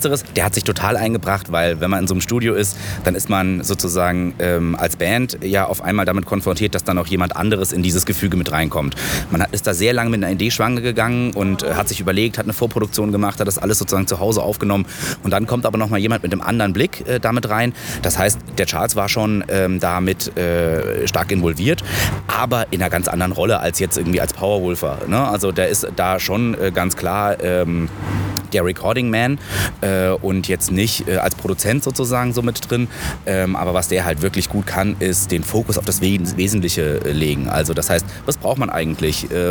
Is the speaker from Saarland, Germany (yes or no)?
yes; Saarland, Germany; Also wir kommen aus dem Saarland ursprünglich.